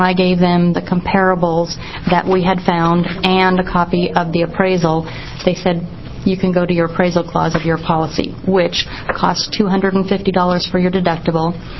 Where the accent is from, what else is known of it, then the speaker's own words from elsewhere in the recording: Oregon, United States; I'm from Clackamas County.